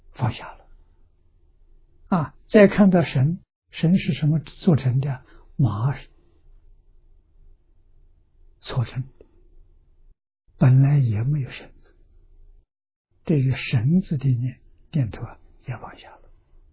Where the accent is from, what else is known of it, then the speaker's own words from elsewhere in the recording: Anhui, China; 我在我的老家在安徽，我回到老家出生的地方去看，这个村庄 在过去还像个样子